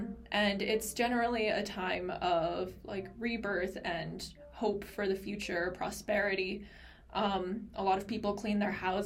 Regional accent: United States; born there; And I was born in the United States, and obviously there's a little bit of like mixing that has to go on between like being raised in a Western country

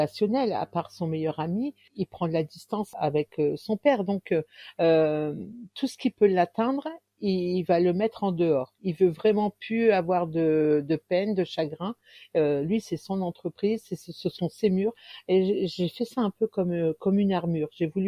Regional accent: Calais, Hauts-de-France, France; J'habite près de Lille. Enfin, plus près de Valenciennes. Sinon, je suis native de Calais. Enfin, c'est toujours dans les Hauts-de-France.

